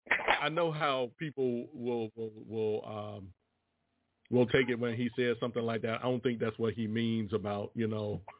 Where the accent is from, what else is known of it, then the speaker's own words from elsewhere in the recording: Virginia, United States; born there; I was born in Virginia.